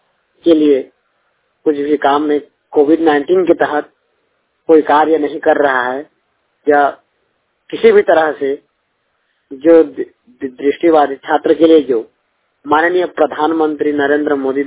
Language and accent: Hindi; Gorbahari, Chhattisgarh, India; मैं ग्राम गोरबहारी जिला रायगढ़ छत्तीसगढ़ का निवासी हूँ। मैं कक्षा 10वीं का छात्र हूँ।